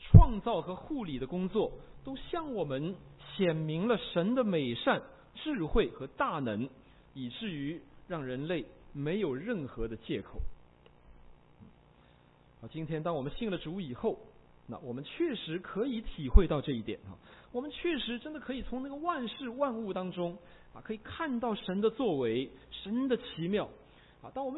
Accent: China; 尤其是我们这些来自中国大陆从小就受这个无神论洗脑的人

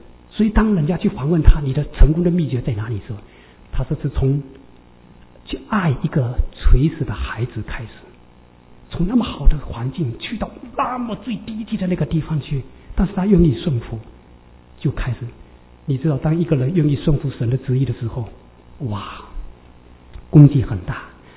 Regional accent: Australia; 是我们中国人的主，也是我们澳洲人，

